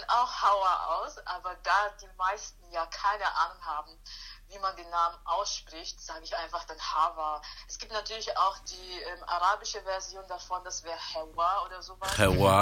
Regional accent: Sierra Leone; Ich komme aus Westafrika, um genauer zu sein, aus Sierra Leone. Das liegt an der Westküste Afrikas.

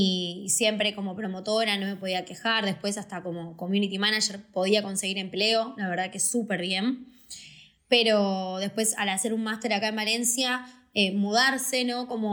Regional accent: Mar del Plata, Buenos Aires Province, Argentina; yo que vengo de Mar del Plata también valoro muchísimo que haya mar cerca

